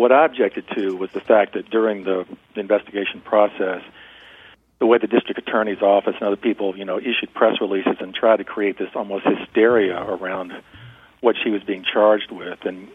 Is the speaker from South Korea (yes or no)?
no; North Carolina, United States; my hometown newspaper in North Carolina, there was an op-ed piece published.